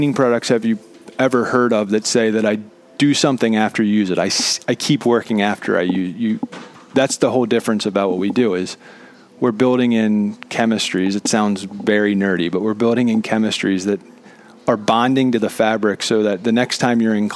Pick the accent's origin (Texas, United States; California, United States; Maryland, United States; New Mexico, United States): Maryland, United States; Bel Air; I grew up in Bel Air, went to John Carroll, played soccer, basketball, lacrosse, and then went to UMBC